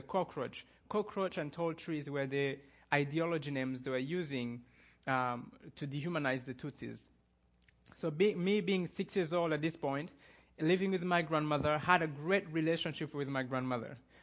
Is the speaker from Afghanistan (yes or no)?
no; Rwanda; So I was born and raised in Rwanda